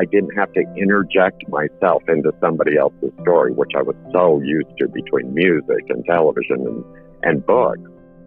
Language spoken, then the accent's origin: English; Colorado Springs, Colorado, United States; I'm from Colorado Springs, Colorado.